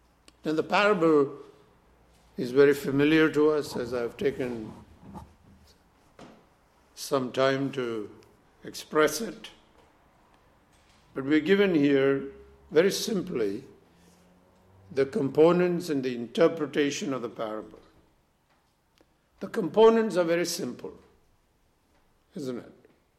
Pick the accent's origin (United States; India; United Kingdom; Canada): India; I remember growing up in India, in many parts of India